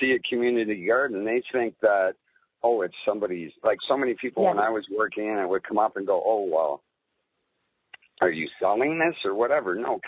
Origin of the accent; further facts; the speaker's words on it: Toronto, Ontario, Canada; now in Oshawa, Canada; I've been in Oshawa longer than anywhere. I grew up in Scarborough, and I don't want to live in Scarborough.